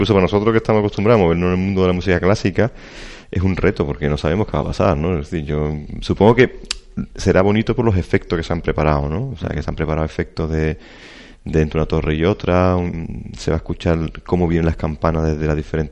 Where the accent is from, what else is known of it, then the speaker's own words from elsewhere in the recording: Sanlúcar de Barrameda, Andalusia, Spain; Yo como músico y sanluqueño, escuchar un concierto de campanas de mi pueblo, a mí me llama la atención.